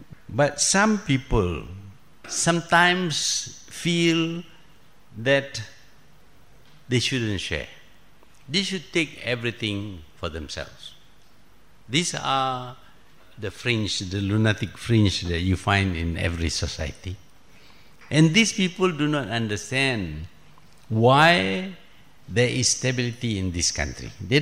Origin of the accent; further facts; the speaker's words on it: Malaysia; I am just a Malaysian.